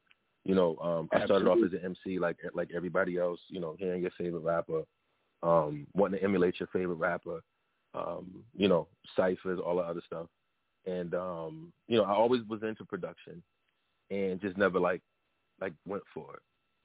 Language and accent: English; New Jersey, United States; repping North New Jersey. Repping Jersey as a whole, but I'm born and raised in North, so I say that first.